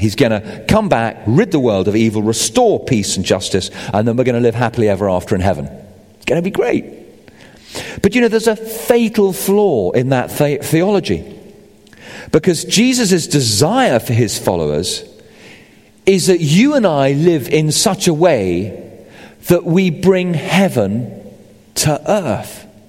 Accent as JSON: {"language": "English", "country": "United Kingdom", "said": "I mean, I am British. I'm a man."}